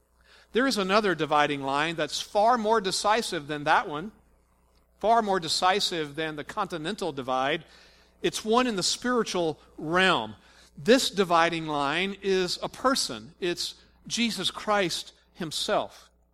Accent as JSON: {"language": "English", "region": "Texas", "country": "United States", "tie": "born or raised there", "said": "Well, I grew up in Texas, and there's another example of a dividing line that I can give you. When you grow up in Texas, first of all, you grow up very proud and arrogant that you're from Texas."}